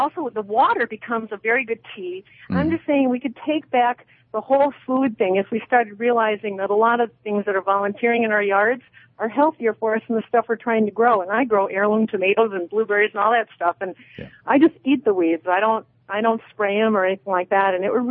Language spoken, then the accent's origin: English; Midwest, United States; I'm from the Midwest, and anybody listening from the Midwest knows that stinging nettles is just getting all over our prairies